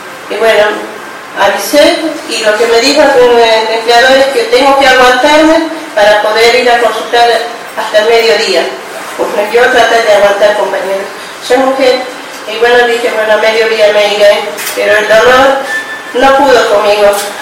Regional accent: Bolivia; moved away as an adult; Buenas tardes … soy inmigrante boliviana. Hace 12 años que yo trabajo en el alimento.

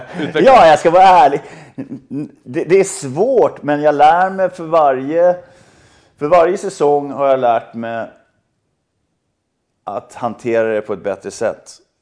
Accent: Stockholm, Stockholm County, Sweden; jag var Stockholmsgrabb

